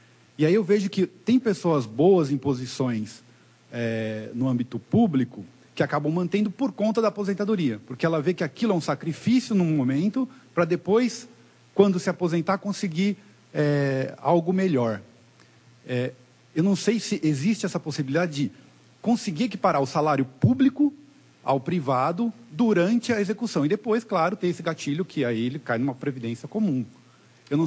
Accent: São Caetano do Sul, São Paulo, Brazil; eu sou de São Caetano do Sul.

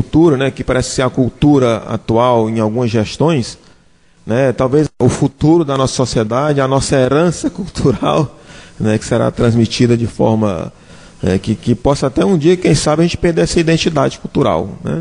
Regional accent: Northeast Region, Brazil; Nós, enquanto nordestinos, enquanto brasileiros, ou seja, estendendo ao Brasil.

